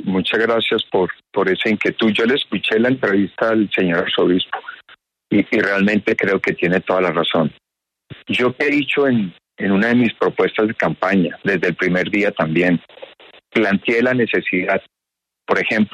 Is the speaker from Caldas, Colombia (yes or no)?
yes; Pensilvania, Caldas, Colombia; Yo estoy aquí, por ejemplo, hoy en esta época de fin de año en mi pueblo, Pensilvania.